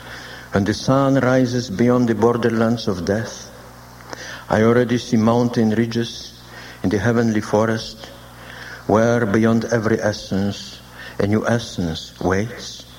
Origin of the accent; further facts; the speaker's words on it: Lithuania; I was brought up in Lithuania